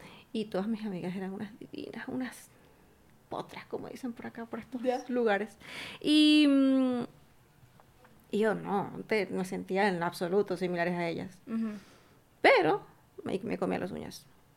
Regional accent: Venezuela; de la situación social, económica y política de mi país. Yo soy venezolana.

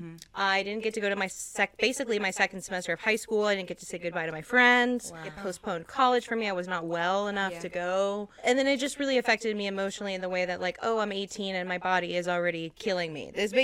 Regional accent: Austin, Texas, United States; So I grew up in Austin. So it's kind of like.

